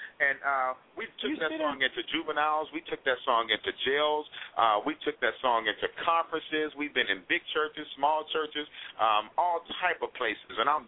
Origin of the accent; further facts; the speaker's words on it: California, United States; because I'm from the Bay Area, where we see it all the time.